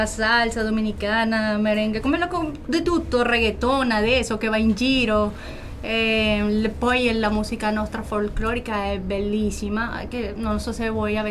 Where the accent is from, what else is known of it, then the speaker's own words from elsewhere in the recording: Venezuela; Italian is a second language; nel mio paese lì si sente tutto tipo di musica, ci sono tanti ritmi diversi, perché lì nel Venezuela